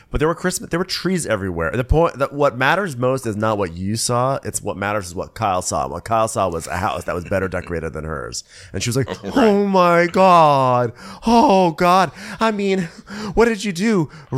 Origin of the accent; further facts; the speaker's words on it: Serbia; English is a second language; also born or lived in London; Like growing up in Yugoslavia, we didn't celebrate Christmas because of communism.